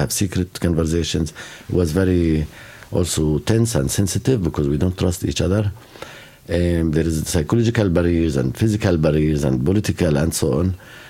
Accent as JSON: {"language": "English", "town": "Jerusalem", "country": "Palestine", "tie": "born or raised there", "said": "Yeah, so I grew up around Jerusalem, so I know a little Hebrew, like music, maybe more."}